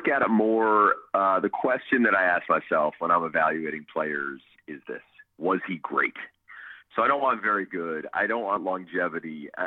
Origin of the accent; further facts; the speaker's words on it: New York, United States; You know, I grew up in New York in the 80s pretty much